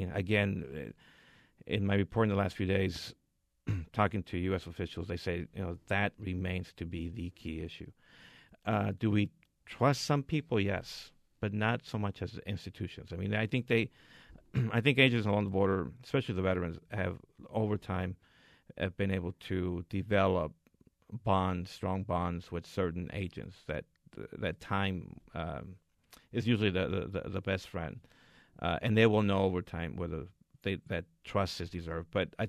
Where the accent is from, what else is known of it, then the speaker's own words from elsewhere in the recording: El Paso, Texas, United States; back in the day when I was growing up in El Paso